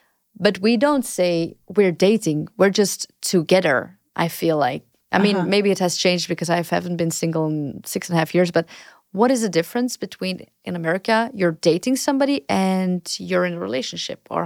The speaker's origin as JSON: {"language": "English", "town": "Antwerp", "region": "Flanders", "country": "Belgium", "second_language": "English", "said": "but I'm from Antwerp. Ik ben van Antwerpen, dus ik mag dit zeggen."}